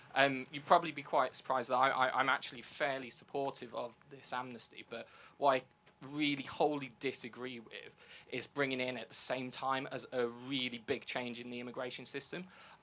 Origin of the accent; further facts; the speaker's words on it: Boston, East Midlands, United Kingdom; I'm originally from Boston in Lincolnshire